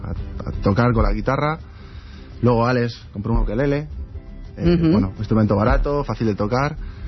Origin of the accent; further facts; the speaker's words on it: Colmenar Viejo, Community of Madrid, Spain; Venimos de Colmenar Viejo